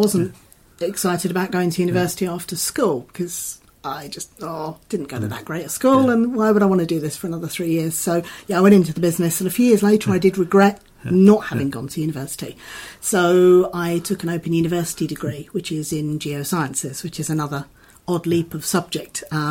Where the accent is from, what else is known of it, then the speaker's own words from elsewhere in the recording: Lydd, South East England, United Kingdom; I'm from Kent originally. I grew up in a little town called Lydd, which is about 45 minutes from here, and went to a local school